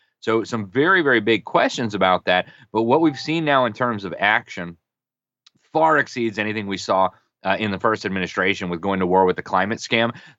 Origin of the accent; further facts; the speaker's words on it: Florida, United States; We've never seen snow like that in my home state of Florida.